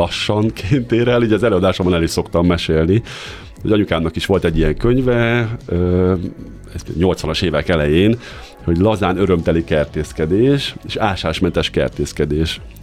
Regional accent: Cegléd, Pest, Hungary; én itt ceglédi vagyok, mert a gyerekkoromban is azért meleg volt

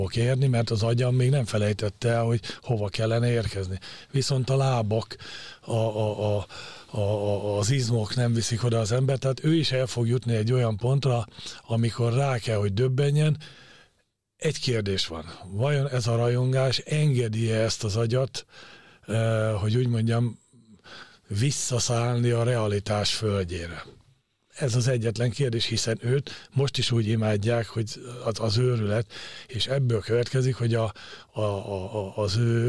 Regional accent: Szabolcs-Szatmár-Bereg, Hungary; born there; lévén szabolcsi születésű vagyok

